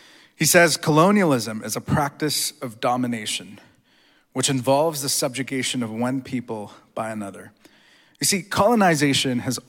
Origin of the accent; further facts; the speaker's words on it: Mumbai, Maharashtra, India; just a few hours south of where I grew up in Mumbai.